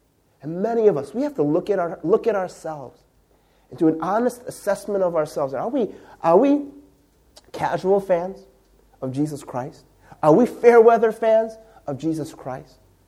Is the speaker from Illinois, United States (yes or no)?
yes; Chicago, Illinois, United States; I like the, you know, teams from Chicago. That's my hometown.